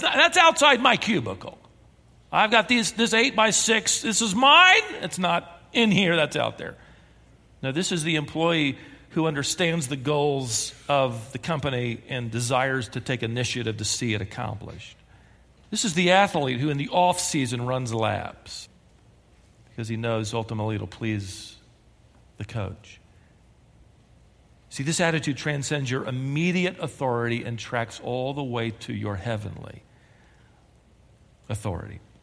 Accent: Worthington, Minnesota, United States; born there; make a 24-hour trip to Minnesota, place of my father's birth and upbringing. I was born in Worthington, Minnesota.

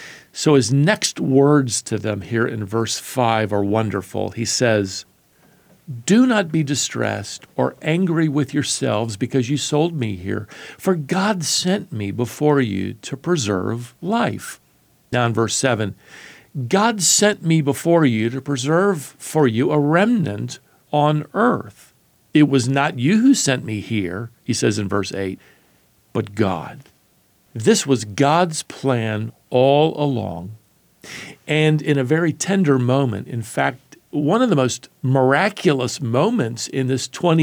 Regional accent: Norfolk, Virginia, United States; I decided to travel over to my childhood home where I, along with my three brothers, had been raised by our missionary parents. So I drove over to Red Brook Road in Norfolk, Virginia.

